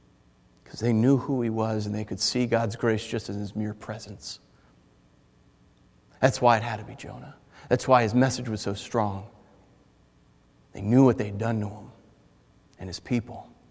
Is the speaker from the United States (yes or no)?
yes; New York City, New York, United States; And I can say that with total, you know, unbiased because I'm a New Yorker.